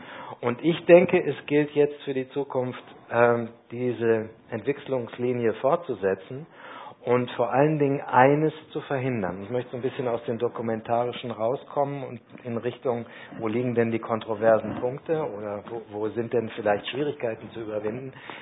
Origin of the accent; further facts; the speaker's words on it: North Rhine-Westphalia, Germany; now in Austria; ich komme aus dem Ruhrgebiet und bin immer noch Neu-Oberösterreicher, wenn man so will, auch nach fast sieben Jahren.